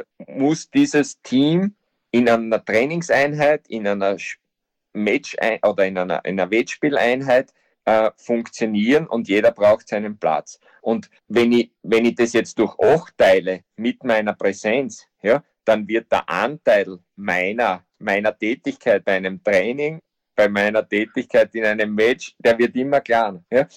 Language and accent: German; Austria; bei uns in Österreich